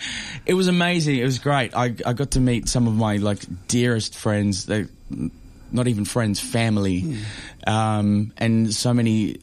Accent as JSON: {"language": "English", "town": "Sydney", "region": "New South Wales", "country": "Australia", "tie": "born or raised there", "said": "So I'm from Sydney. I grew up in a little suburb called La Perouse, which is an Indigenous community. I'm Indigenous, for those who don't know."}